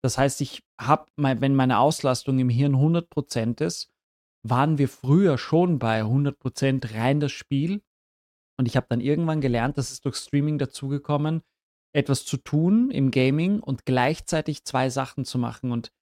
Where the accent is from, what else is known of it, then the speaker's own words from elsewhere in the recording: Vienna, Austria; Wir hatten einen großen Wald bei uns. Wir haben im 14. Bezirk, wer Wien kennt, Steinhofgründe.